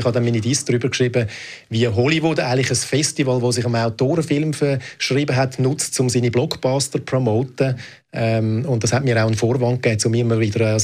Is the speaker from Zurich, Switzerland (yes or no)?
yes; Winterthur, Zurich, Switzerland; Also ich bin in Winterthur aufgewachsen, in einem Milieu aus einfachen Verhältnissen. Mein Vater war Arbeiter, von 16 bis 65 in der Fabrik.